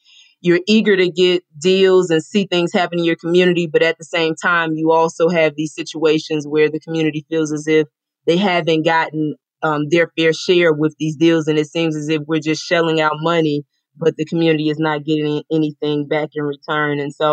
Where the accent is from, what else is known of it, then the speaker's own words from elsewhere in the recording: Gary, Indiana, United States; I am from Gary, Indiana